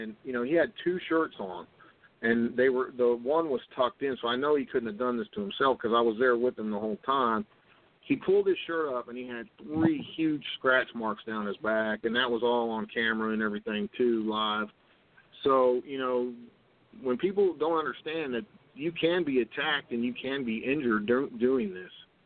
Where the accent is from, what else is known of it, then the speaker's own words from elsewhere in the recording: New Mexico, United States; also born or lived in West Virginia; I actually grew up in, I was born here in West Virginia, and then my mom was remarried, and I grew up in New Mexico.